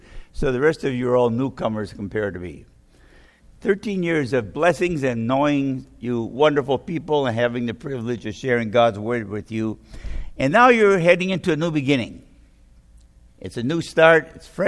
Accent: Minnesota, United States; I'm from Minnesota. If you've never heard of that, it's up in the upper Midwest.

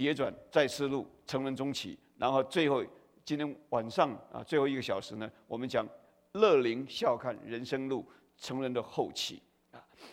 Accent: Taiwan; 我们从台湾来都唱过一首歌

